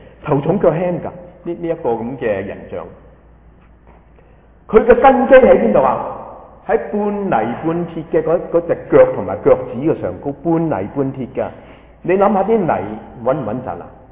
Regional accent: Hong Kong; 講到我哋香港人講咩爛銅爛鐵係嘛

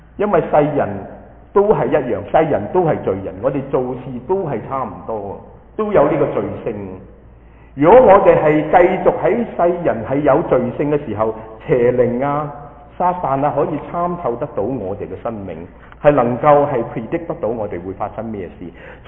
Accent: Hong Kong; 我哋香港人講話老鼠拉龜，冇定埋手

